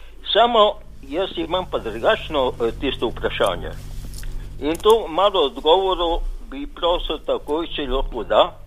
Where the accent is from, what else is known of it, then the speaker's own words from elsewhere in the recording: Pivka, Littoral–Inner Carniola, Slovenia; ker sem jaz tukaj iz Pivke.